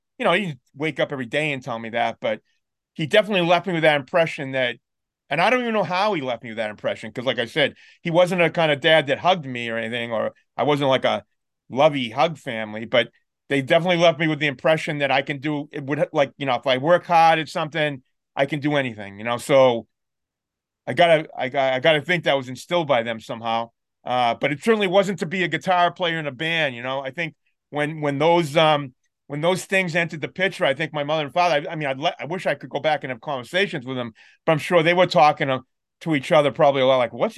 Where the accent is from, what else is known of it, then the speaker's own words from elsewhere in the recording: Lynn, Massachusetts, United States; born there; I was born in Lynn, Massachusetts, you know? Which is like 25 minutes north of Boston.